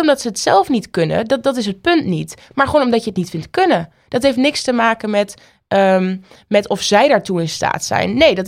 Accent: Oldenzaal, Overijssel, Netherlands; born there; Want loop even door Amsterdam of loop zelfs door Oldenzaal, waar ik geboren ben.

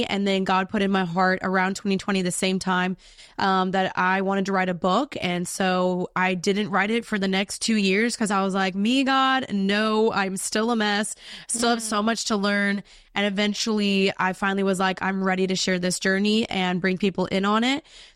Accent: Dallas, Texas, United States; I am from Dallas, Texas.

